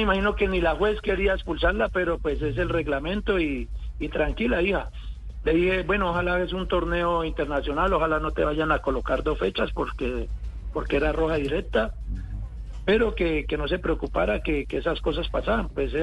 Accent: Santander de Quilichao, Cauca, Colombia; ella sabe que somos de acá, de Santander, de Quilichao, que venimos de una familia humilde

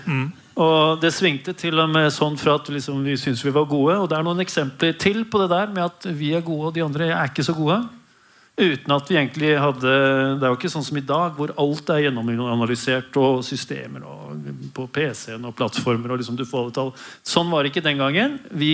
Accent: Oslo, Norway; also born or lived in Denmark; jeg er vokst opp, eller jeg er født i Danmark og vokst opp på Oslo Vest.

